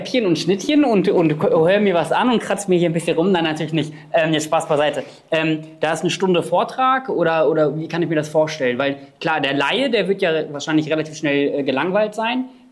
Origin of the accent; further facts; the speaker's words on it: Nienburg, Lower Saxony, Germany; ich komme ja ursprünglich aus Nienburg.